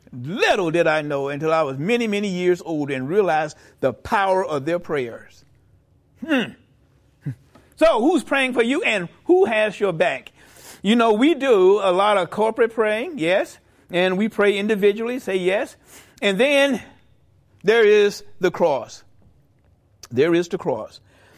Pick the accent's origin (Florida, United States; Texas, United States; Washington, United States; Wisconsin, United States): Florida, United States; I grew up in South Florida, right?